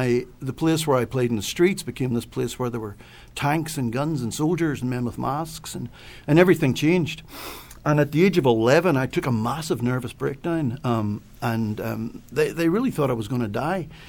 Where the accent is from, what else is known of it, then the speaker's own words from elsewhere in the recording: Belfast, Northern Ireland, United Kingdom; I was about 16 and I had never heard Irish music. I grew up in Belfast. Never.